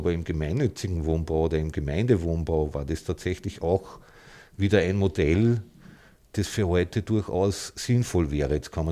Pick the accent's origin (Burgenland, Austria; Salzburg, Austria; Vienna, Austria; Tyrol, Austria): Salzburg, Austria; Also ich komme ja ursprünglich aus Salzburg